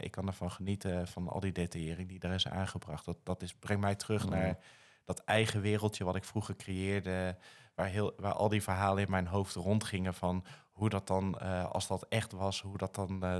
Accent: North Brabant, Netherlands; Vroeger natuurlijk als Brabander minimaal één keer per jaar naar de Efteling.

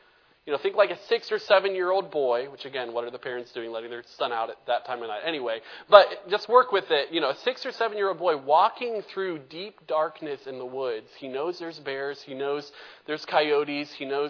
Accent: North Carolina, United States; I grew up in North Carolina. We had 1,000 acres of woods all around us.

